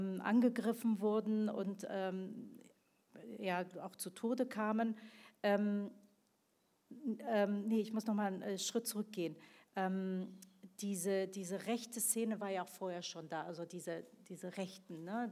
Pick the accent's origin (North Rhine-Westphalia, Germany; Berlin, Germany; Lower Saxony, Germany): Berlin, Germany; Also ich bin ja im Wedding aufgewachsen